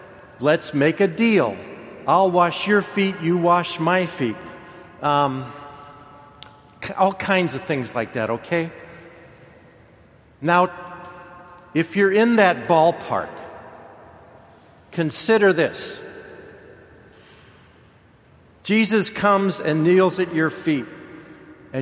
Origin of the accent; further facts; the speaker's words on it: Ireland; What is more important, I think, being an Irish existentialist, more important than whether we say yes or not is why and how we say no.